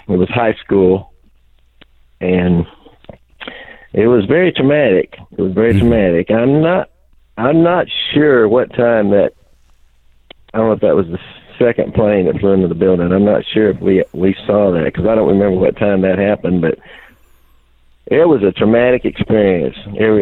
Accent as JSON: {"language": "English", "region": "Tennessee", "country": "United States", "said": "I'm from Tennessee, and I had online, I had gotten a teaching job out west. I was living in Santa Fe, New Mexico."}